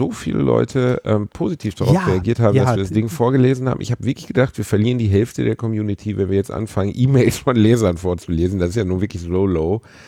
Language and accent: German; Gelsenkirchen, North Rhine-Westphalia, Germany; Ich meine, ich bin in Gelsenkirchen aufgewachsen.